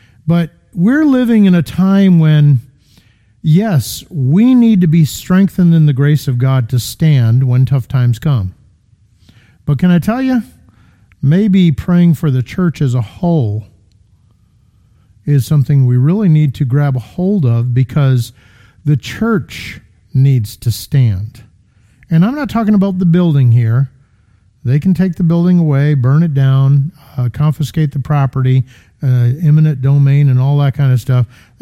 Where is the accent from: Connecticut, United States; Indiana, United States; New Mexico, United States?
Connecticut, United States; Okay, I'm from Connecticut, but I learned this in studying Greek, that y'all is a legitimate biblical term.